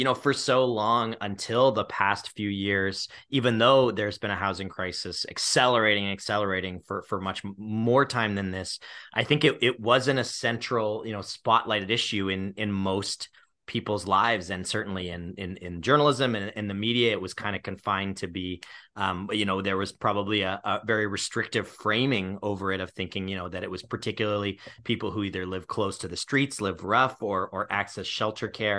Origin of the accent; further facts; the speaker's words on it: Ontario, Canada; me growing up in Southern Ontario